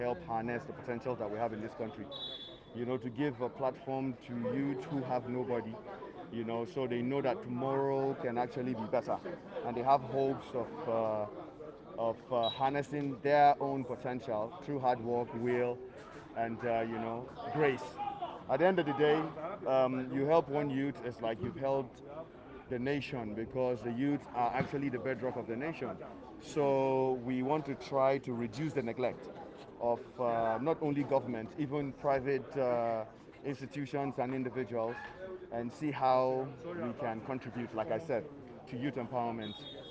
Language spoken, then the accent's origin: English; Lagos, Nigeria; I'm from Zamfara State, but I'm a resident here in Lagos. I was born in Lagos. I've lived in Lagos all my life.